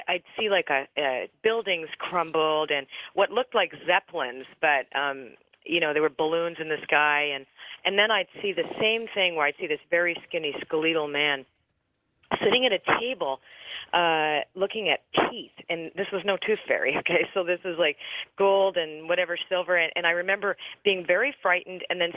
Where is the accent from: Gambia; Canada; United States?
Canada; I'm Canadian, right?